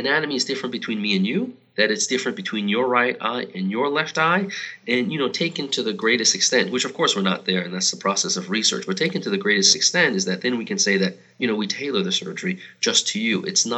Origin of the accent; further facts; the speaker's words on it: California, United States; I grew up in Southern California, so I'm happy to be back.